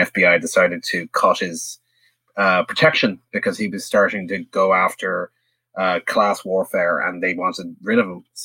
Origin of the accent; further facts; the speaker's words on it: Ireland; I say this as an Irish person